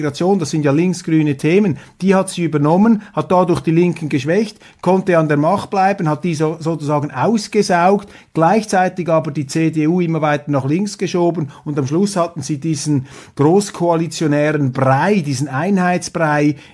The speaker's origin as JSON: {"language": "German", "country": "Switzerland", "said": "Davon halte ich nichts und ich muss Ihnen als Schweizer sagen"}